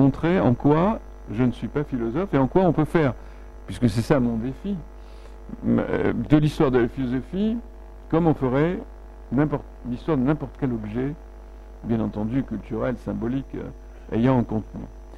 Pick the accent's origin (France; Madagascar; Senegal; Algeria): Algeria; Algiers, Algiers Province; puisque moi-même je suis de Babelwed